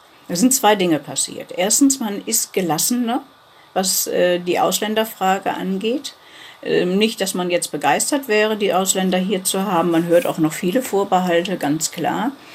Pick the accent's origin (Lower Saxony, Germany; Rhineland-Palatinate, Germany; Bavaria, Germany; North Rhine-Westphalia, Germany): North Rhine-Westphalia, Germany; Ich komme aus dem Ruhrgebiet, bin damit fast schon aufgewachsen.